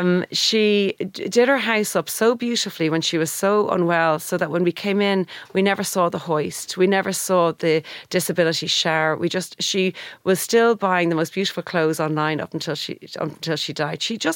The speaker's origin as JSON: {"language": "English", "town": "Howth", "region": "Leinster", "country": "Ireland", "tie": "born or raised there", "said": "I grew up in Howth, so it was a team from there."}